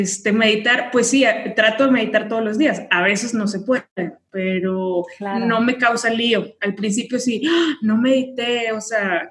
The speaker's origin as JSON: {"language": "Spanish", "region": "Tamaulipas", "country": "Mexico", "moved": "yes", "lives_now": "Mexico City, Mexico", "said": "vivo en Ciudad de México, pero soy de Tamaulipas, uh-huh. Tengo ya 7 años viviendo acá, y bueno, sí es un cambio de ciudad y de todo, ¿no? Del norte a la Ciudad de México."}